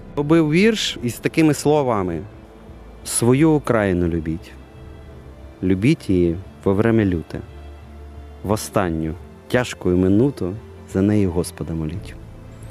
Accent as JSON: {"language": "Polish", "country": "Ukraine", "second_language": "Polish", "said": "My Ukraińcy taki prosto."}